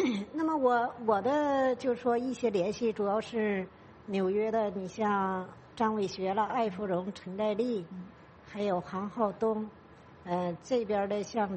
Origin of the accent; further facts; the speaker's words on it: Changchun, Jilin, China; 我家是吉林省长春市，